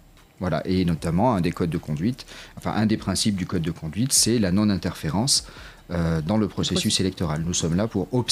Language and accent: French; France; Que ce soit pour mon pays d'origine, la France